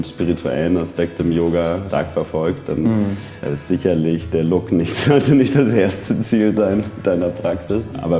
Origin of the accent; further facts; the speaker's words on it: Hamburg, Germany; now in Munich, Germany; Ich bin aus Hamburg.